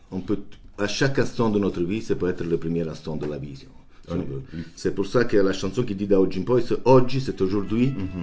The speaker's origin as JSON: {"language": "French", "town": "Naples", "region": "Campania", "country": "Italy", "tie": "born or raised there", "second_language": "French", "said": "c'est Naples, ma ville natale, qui je me porte à l'intérieur au niveau de mon état d'esprit"}